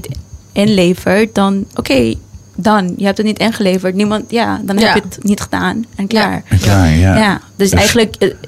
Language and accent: Dutch; Curaçao; Maar wij zijn op Curaçao opgegroeid.